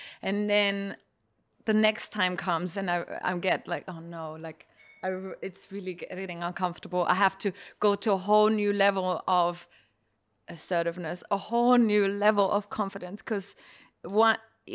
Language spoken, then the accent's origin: English; Germany; English is a second language; Because I come from Germany. So I don't need to say anything else about that.